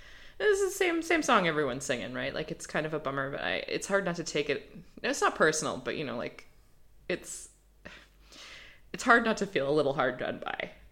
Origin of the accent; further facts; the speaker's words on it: United Kingdom; That's how I talk now. I'm British.